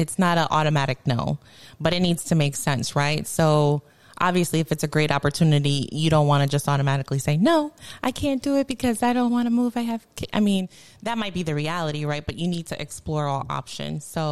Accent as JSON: {"language": "English", "town": "New York City", "region": "New York", "country": "United States", "tie": "born or raised there", "said": "I mean, I grew up in the Bronx, the projects, moved here thinking I was going to end up in some Beverly Hills 90210."}